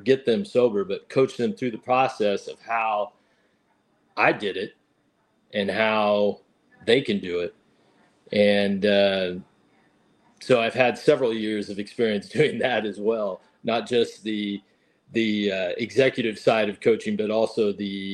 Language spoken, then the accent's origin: English; California, United States; moved away as an adult; now in Texas, United States; Like Bruce said, I am from California. I was born in the Los Angeles area back in the 70s. Moved to Texas, you know, in 2006, and you know, there's lots of my teenage years and all that in California.